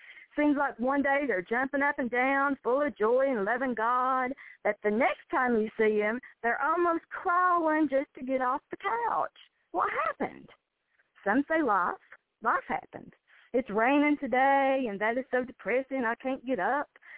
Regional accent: Kentucky, United States; I'm from Kentucky, so of course the lady in Kentucky.

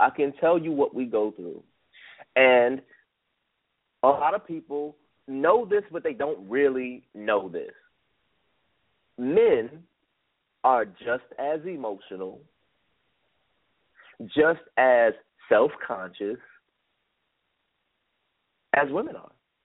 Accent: New Jersey, United States; Now, I grew up in New Jersey. I'm from the straight-up hood, but I don't act like it because I don't need to portray that image.

